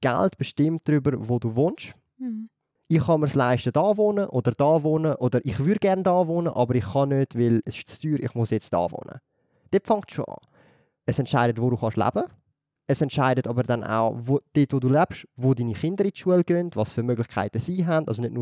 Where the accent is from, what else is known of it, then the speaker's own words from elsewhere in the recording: Zürich, Zurich, Switzerland; dort, wo ich aufgewachsen bin, dort also das ist abgerissen worden, das Haus. Mhm. Oder? Und meine Eltern wollen weiterhin in Zürich wohnen.